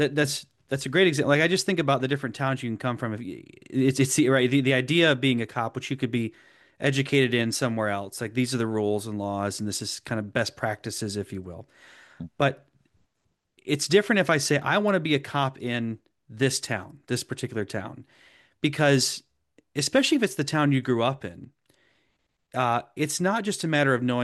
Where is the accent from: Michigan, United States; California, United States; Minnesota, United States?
Michigan, United States; Monroe; if I were going to go back to my hometown in Monroe, Michigan, for example